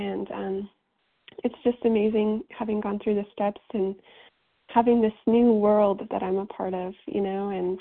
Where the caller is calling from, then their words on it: New York, United States; from New York